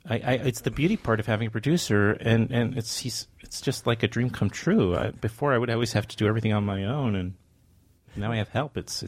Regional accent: Queens, New York, United States; I have a childhood friend who I grew up with in Queens

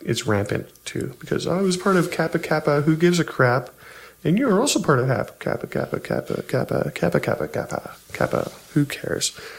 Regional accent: Canada; So maybe it's because we're Canadian

